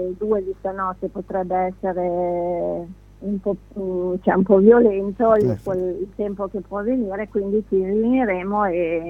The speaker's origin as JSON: {"language": "Italian", "town": "Monreale", "region": "Sicily", "country": "Italy", "said": "adesso non perché io sono di Monreale, però mi sento di dirlo"}